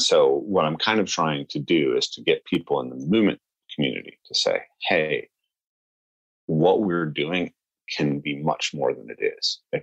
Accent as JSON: {"language": "English", "region": "Northwest", "country": "United States", "tie": "born or raised there", "said": "I'm a white American, right? I grew up in the Northwest, and I definitely grew up with this strong cultural sense that dancing was not for men."}